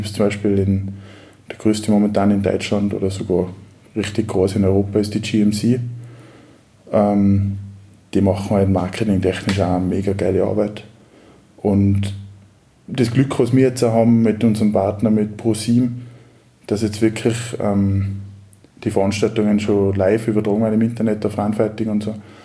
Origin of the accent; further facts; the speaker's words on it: Kitzbühel, Tyrol, Austria; also ich komme selber aus dem Raum Kitzbühel